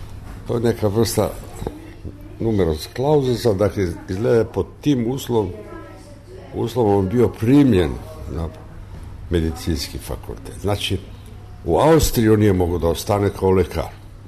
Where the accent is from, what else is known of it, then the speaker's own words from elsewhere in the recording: Prizren, Kosovo; born there; Ja sam rođen u Prizrenu. Moj otac je bio lekar, ja rođen je bio opštinski lekar, prizrenski